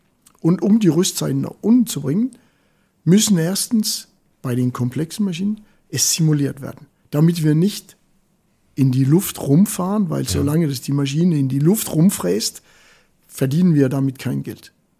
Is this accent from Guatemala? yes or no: no; Denmark; German is a second language; ich komme ja aus Dänemark